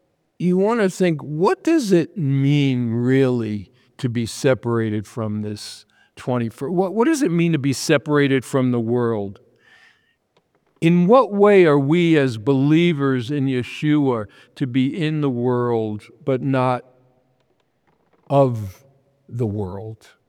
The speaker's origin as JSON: {"language": "English", "region": "New York", "country": "United States", "said": "And I'm going, you know, I'm from New York."}